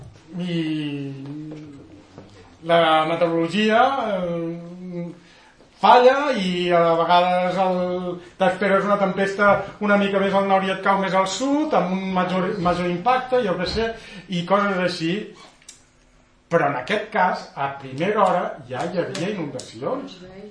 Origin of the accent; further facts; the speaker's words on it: Vallbona, Catalonia, Spain; jo que sóc de Vallbona no les tanco